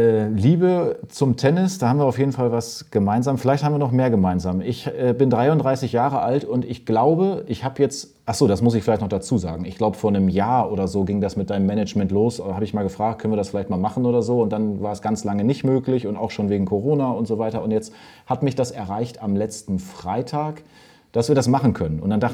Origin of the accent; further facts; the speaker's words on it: Verden, Lower Saxony, Germany; Also pass auf, weil ich komme aus Bremen und umzu. Ich komme aus Verden.